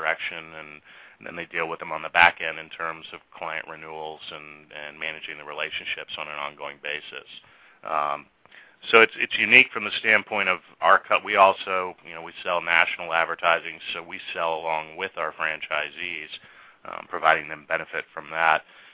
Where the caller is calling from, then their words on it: Largo, Florida, United States; We're in Largo, Florida.